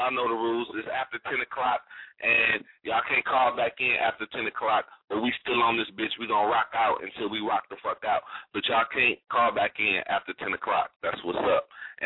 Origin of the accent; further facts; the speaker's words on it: Chicago, Illinois, United States; man. I'm from Chicago, man.